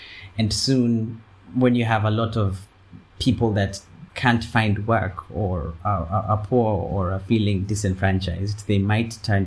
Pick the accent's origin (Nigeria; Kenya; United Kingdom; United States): Kenya; Nairobi; I remember a Nairobi that's significantly different from the Nairobi we have now.